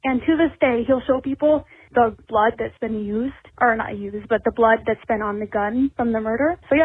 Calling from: South Dakota, United States; I'm calling from South Dakota, and yes, people do live here.

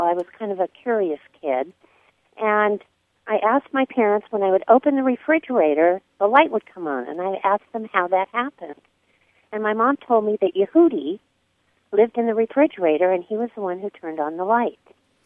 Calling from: Coronado, California, United States; I'm calling from Coronado, California.

